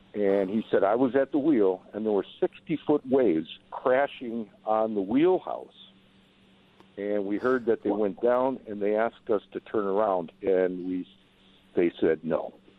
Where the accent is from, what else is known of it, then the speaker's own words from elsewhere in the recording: Green Bay, Wisconsin, United States; I'm from Green Bay, and the bay is really shallow, and it kicks up.